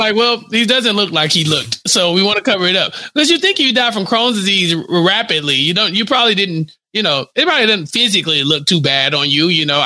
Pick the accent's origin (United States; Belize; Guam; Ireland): Ireland; But also, we're Irish, so we got a party.